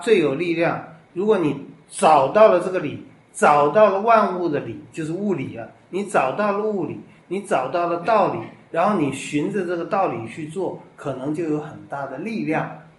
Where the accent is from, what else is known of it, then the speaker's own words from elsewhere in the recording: China; 像我们中国人说仓颉造字的时候